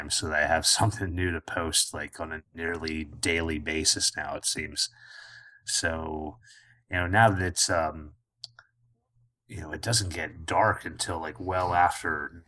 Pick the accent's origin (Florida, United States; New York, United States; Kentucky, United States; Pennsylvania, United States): Pennsylvania, United States; also born or lived in Arizona; Like, as a kid growing up in Pennsylvania, like, obviously I was aware that it was lighter out later